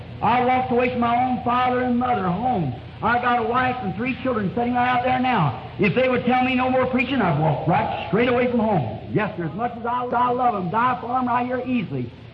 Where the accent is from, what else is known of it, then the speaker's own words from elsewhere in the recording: United States; I want to know about my nation I'm interested in. I'm American. I'm interested in my nation.